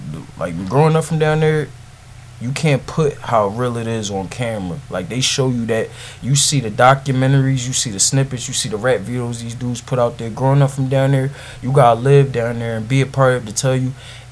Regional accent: Philadelphia, Pennsylvania, United States; I'm from Kensington, Allegheny. Like, I mean, I grew up.

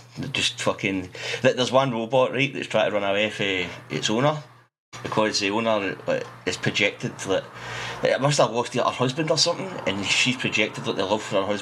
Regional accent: Scotland, United Kingdom; We're Scottish.

